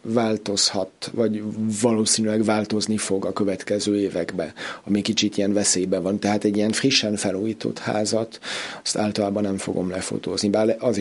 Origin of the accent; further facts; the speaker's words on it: Switzerland; moved away; én a várost, ahonnan származok, Svájcban, újra felfedeztem, amikor elhagytam Svájcot